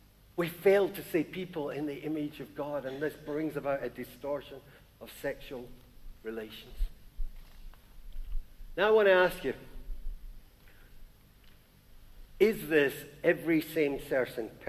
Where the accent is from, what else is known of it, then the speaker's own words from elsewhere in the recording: Glasgow, Scotland, United Kingdom; because we're Scottish and Glaswegian, we never go off and say, "I love you, bro," and stuff.